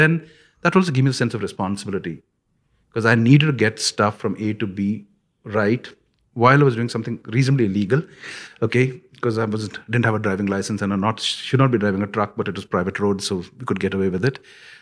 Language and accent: English; India; when I grew up in India, labor was cheap.